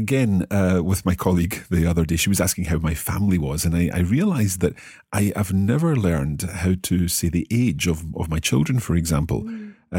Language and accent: English; Scotland, United Kingdom; And if I want to say I am from Scotland, in my case, 我从苏格兰来，